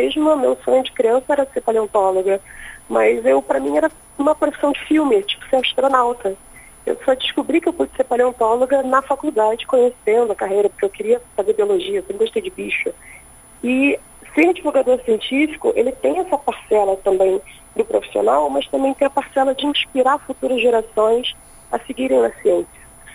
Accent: Rio de Janeiro, Brazil; que eu sou do Rio também.

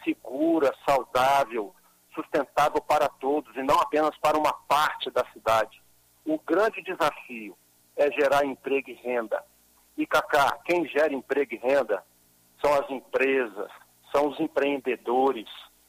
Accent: Vitória, Espírito Santo, Brazil; eu nasci em Vitória, cresci em Vitória, estudei em Vitória, sou morador de Vitória, eu moro no centro da capital.

